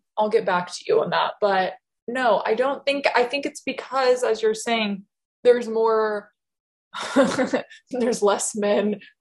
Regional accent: the South, United States; we do have a different perspective on things growing up in the South

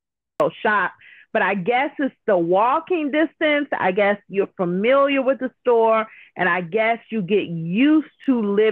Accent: Chicago, Illinois, United States; because I grew up in Englewood, which is the quote unquote hood.

